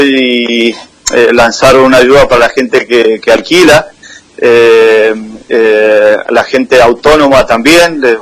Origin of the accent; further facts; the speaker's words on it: San Rafael, Mendoza, Argentina; now in Málaga, Spain; que somos sanrafaelinos de Las Paredes también